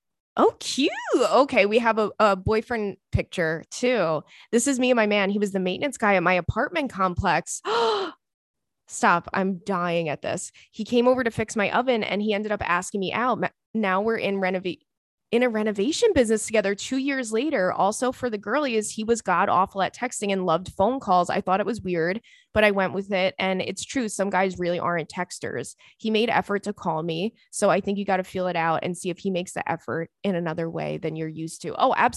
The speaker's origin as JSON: {"language": "English", "country": "United States", "said": "It makes me feel very like dumb and silly as an American"}